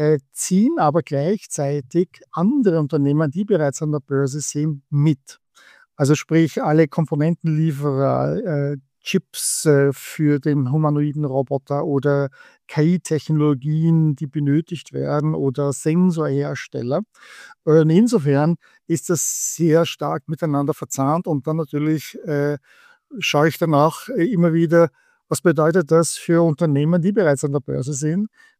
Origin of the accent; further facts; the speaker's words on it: Vienna, Austria; moved away as an adult; now in United States; Also ich bin ursprünglich aus Österreich in Wien, habe bei SAP lange Jahre gearbeitet, bin auch mit SAP nach Palo Alto in der San Francisco Bay Area 2001 gezogen